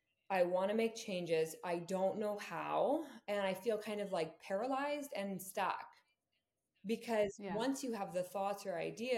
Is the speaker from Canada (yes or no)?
yes; Saskatchewan, Canada; We're from Saskatchewan originally.